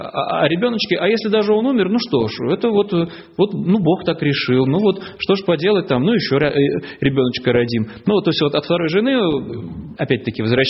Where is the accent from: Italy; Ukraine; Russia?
Russia; Saint Petersburg; мы вот петербуржцы, это вот город наш основан этим Петром Первым